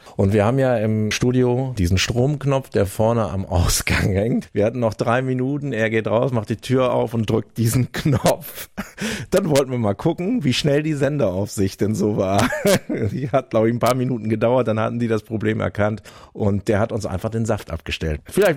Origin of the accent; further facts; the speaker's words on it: Lingen, Lower Saxony, Germany; wir kommen aus Lingen